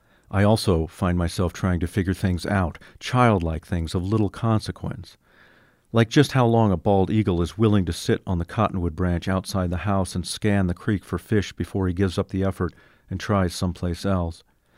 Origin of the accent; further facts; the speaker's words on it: Red Lodge, Montana, United States; And in my hometown of Red Lodge, a nature camp has been started in Jane's honor.